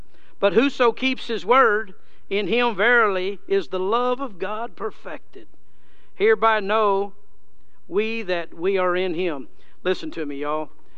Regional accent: Odessa, Texas, United States; I said, "Believe it or not, I was raised in Odessa, graduated high school at Odessa High."

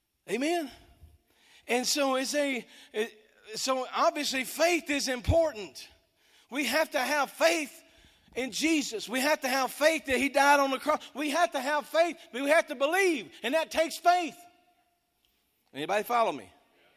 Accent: Nacogdoches, Texas, United States; But I'm from East Texas, so I'm from Nacogdoches.

